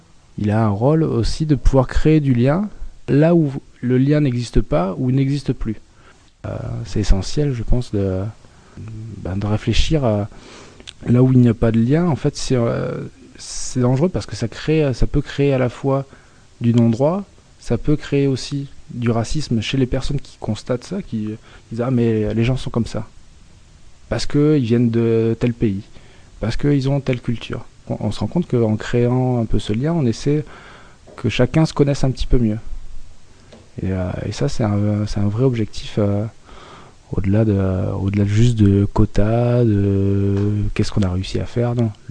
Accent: France; parce qu'on est Roms, qu'on est tous pareils. C'est parce qu'on est Français, qu'on est tous pareils aussi.

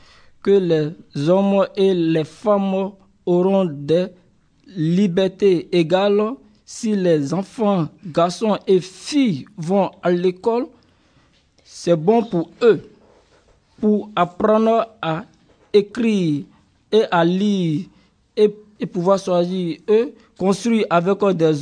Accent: Guinea; je viens de la Guinée-Conakry.

